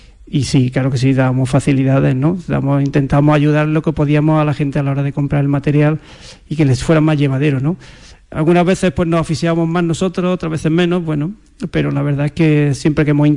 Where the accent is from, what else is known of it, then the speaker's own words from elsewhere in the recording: Andalusia, Spain; ¿de dónde sois? Del sur, de Andalucía